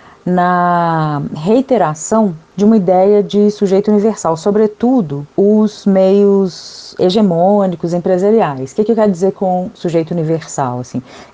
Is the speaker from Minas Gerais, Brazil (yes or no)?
yes; Belo Horizonte, Minas Gerais, Brazil; also born or lived in Ituiutaba; Eu nasci no interior de Minas, no Triângulo Mineiro, numa cidade chamada Ituiutaba. Mas vim para Belo Horizonte muito novinha, assim, com a família. Igual um monte de gente da minha geração, né? Eu nasci em 75